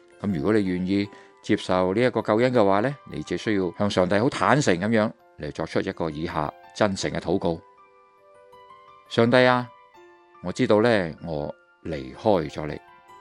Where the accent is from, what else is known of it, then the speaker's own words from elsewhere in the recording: Guangdong, China; 我哋广东人成日都话啦，唔该俾条路行下，系咪？